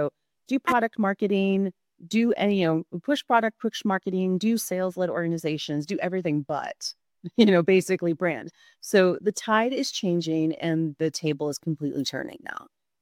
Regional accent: United States; growing up, I mean, I grew up in the States and there's a lot of great business leaders there

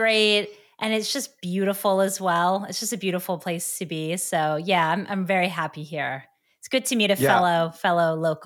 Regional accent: East Coast, United States; I grew up in the East Coast and the humidity and just the hell that every summer would be. I grew up without air conditioning. And when I moved to the West Coast, I was like, this is a revelation.

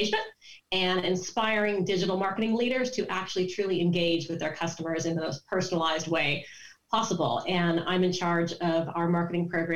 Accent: California, United States; now in United Kingdom; And contrary to my accent, I'm a displaced Californian who's been living outside of London for the best part of 20 years.

